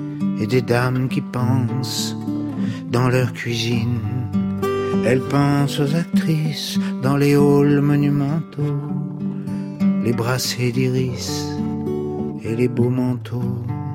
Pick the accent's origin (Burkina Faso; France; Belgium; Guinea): France; je suis français